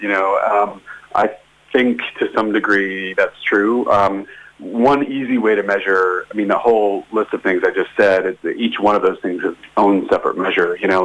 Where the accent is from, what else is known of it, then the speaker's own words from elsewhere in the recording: United States; now in New Zealand; It sounds a bit arrogant as an American saying that about my adopted homeland.